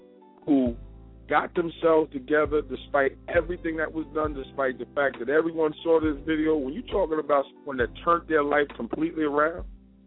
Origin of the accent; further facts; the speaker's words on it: Carneys Point, New Jersey, United States; And like I said, I'm from the Carneys Point area.